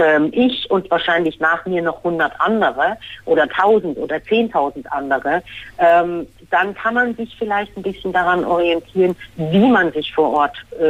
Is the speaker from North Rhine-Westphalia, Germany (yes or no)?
no; Berlin, Germany; hey, ich komme aus Berlin, ich nehme jetzt typische Sachen aus Berlin